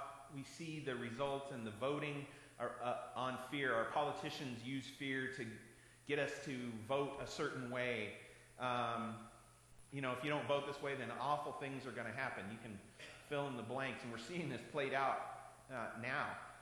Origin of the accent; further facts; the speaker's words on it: Oregon, United States; remember, I'm from Oregon.